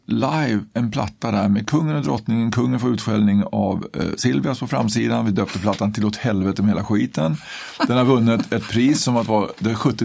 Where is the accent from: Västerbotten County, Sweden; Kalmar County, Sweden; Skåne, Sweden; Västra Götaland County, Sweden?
Kalmar County, Sweden; Kalmar; also born or lived in Stockholm; Av två bönder från Herrljunga. Men sen flyttade vi till Kalmar. Så att jag blev halvbonde igen då.